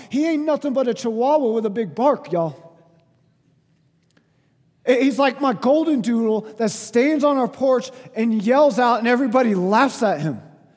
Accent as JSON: {"language": "English", "region": "Bible Belt", "country": "United States", "said": "I'm from the Bible Belt, and I walked in, and I was like, man, this is kind of weird and different."}